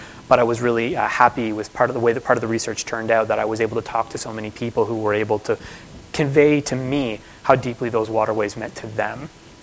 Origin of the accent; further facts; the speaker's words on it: Toronto, Ontario, Canada; I'm from Toronto, so I'm right around here.